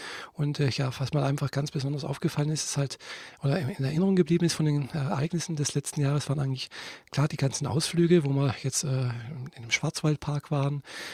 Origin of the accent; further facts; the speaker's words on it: Friedrichshafen, Baden-Württemberg, Germany; ich komme nicht aus Leipzig, nein, ich bin in Friedrichshafen geboren und aufgewachsen. Aber meine Mutter kommt aus Leipzig, ich habe ja Verwandtschaft in Leipzig.